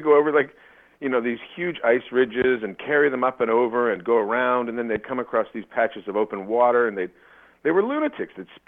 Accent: Canada; I'm Canadian.

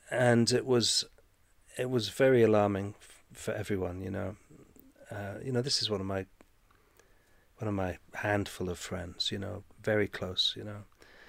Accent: Scotland, United Kingdom

